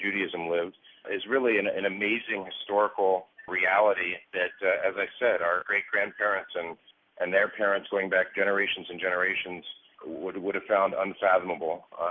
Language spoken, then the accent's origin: English; Cleveland, Ohio, United States; now in Jerusalem, Israel; and also to all my friends in my hometown of Cleveland. It's a pleasure, as I speak to you from Jerusalem, to be talking to the Jerusalem of America's North Coast, Cleveland, Ohio.